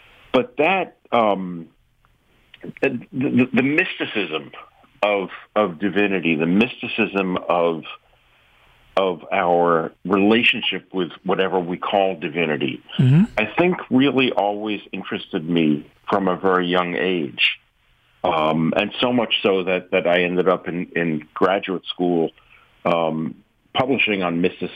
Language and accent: English; New York City, New York, United States; I grew up in the Bronx, New York, raised a Jew, a cultural Jew, more than an explicitly religious Jew.